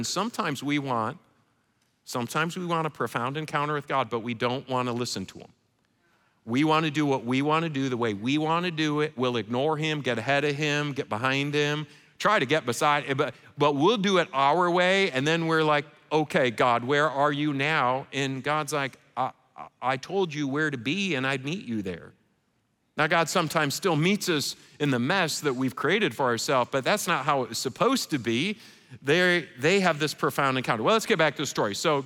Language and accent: English; Michigan, United States; I didn't have to because I grew up in Michigan. We spoke English and Canadian, eh?